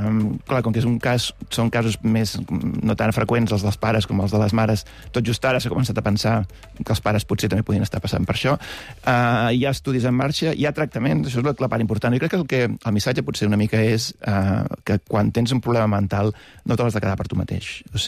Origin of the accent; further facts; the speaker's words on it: Blanes, Catalonia, Spain; now in United Kingdom; Ahir fèiem la processó al meu poble, Blanes